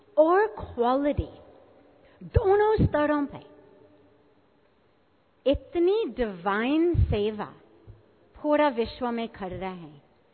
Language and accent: Hindi; United States; Hindi is a second language; moved away as an adult; now in India; मैं 28 वर्ष पहले 25 साल की छोटी सी आयु में मैं अमेरिका से आए, मैंने स्टैनफोर्ड यूनिवर्सिटी से ग्रेजुएशन की और मैं अपनी PhD कर रही थी। मैं भारत में आए बैकपैक लेकर